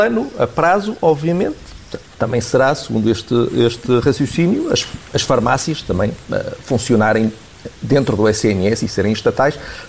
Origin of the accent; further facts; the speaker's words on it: Porto, Norte, Portugal; Eu sou do Porto, não é?